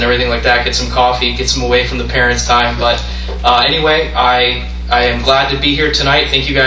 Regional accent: Bethlehem Township, Pennsylvania, United States; I grew up in Bethlehem Township, just a hop, skip, and a jump from here.

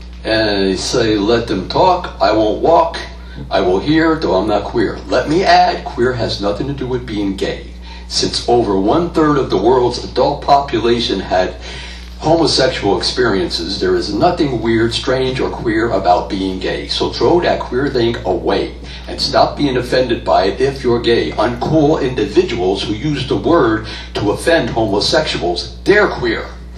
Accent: Bethlehem, Pennsylvania, United States; born and raised on the south side of Bethlehem, whose grandparents were born and raised in Italy, and I'm proud of it.

